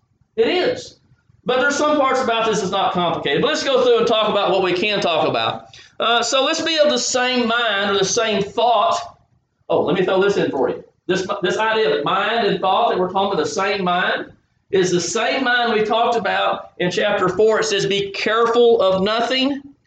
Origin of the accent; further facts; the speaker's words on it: the South, United States; We're all different backgrounds. We're from the South. We love fried food, like red meat.